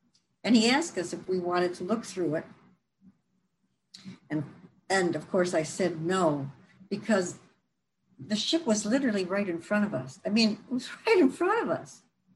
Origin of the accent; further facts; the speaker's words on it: Novi, Michigan, United States; also born or lived in Detroit; Now, I was born in Detroit in 1949, but I grew up in the rural village of Novi, Michigan. I'm a country girl. I'm still a country girl.